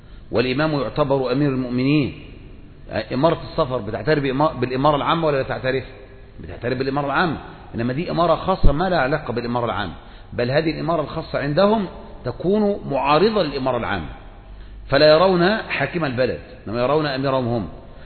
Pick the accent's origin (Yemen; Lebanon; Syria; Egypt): Yemen; Aden; كما كان عندنا في اليمن في عدن شيوعيون وهاشميون